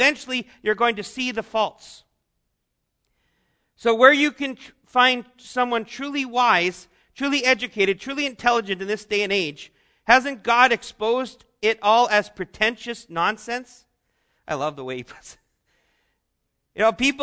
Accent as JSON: {"language": "English", "region": "British Columbia", "country": "Canada", "lives_now": "Ann Arbor, United States", "said": "I think that was one of the most disappointing things for people when I came from British Columbia to Ann Arbor, was that I don't speak like a philosopher."}